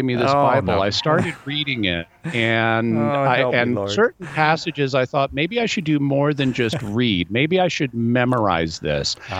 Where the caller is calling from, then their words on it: San Diego, California, United States; also born or lived in Texas; from San Diego, and I have a question. Because, see, originally I was born in Texas, but it was just because my dad had a teaching assignment there during the summer.